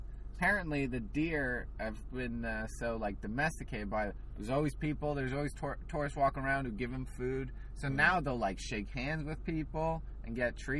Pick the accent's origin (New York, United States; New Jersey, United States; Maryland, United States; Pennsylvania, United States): New Jersey, United States; Anyway, speaking of my hometown, New Jersey man steals dog on first date. So Dover, New Jersey, very close to my house.